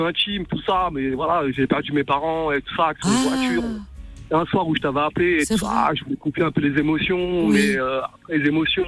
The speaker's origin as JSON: {"language": "French", "town": "Drancy", "region": "Île-de-France", "country": "France", "tie": "born or raised there", "said": "moi, je me rappelle quand j'étais petit, ce soit au quartier, j'ai grandi à Drancy."}